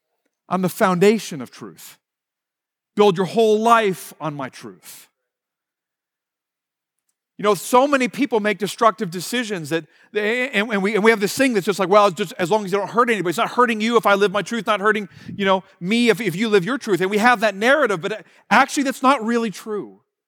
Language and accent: English; Pennsylvania, United States; Now, I'm originally from Pennsylvania. I now pastor in southeastern Ohio